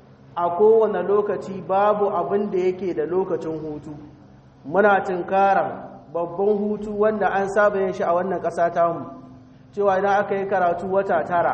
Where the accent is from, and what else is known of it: Niger